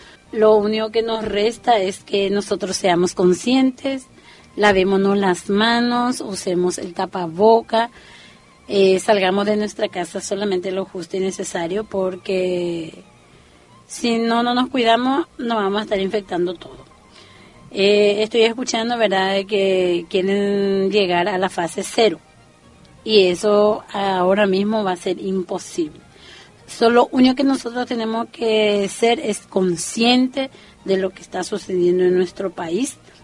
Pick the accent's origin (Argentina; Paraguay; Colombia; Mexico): Paraguay; otras leyendas que tenemos nosotros como paraguayos